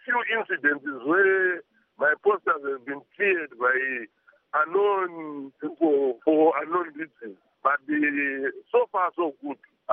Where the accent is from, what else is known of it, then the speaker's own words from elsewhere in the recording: Dzivarasekwa, Harare, Zimbabwe; I was born and bred in Tsibarasekwa.